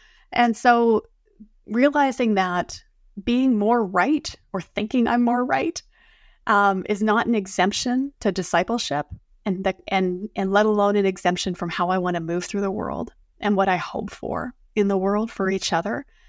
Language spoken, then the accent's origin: English; Canada; I'm Canadian.